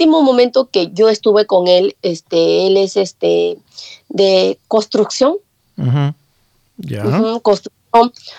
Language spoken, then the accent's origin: Spanish; Peru; now in Japan; uno como peruana... Allá en Perú es normalmente ya al psicólogo. Acá en Japón normalmente te llevan al psiquiatra.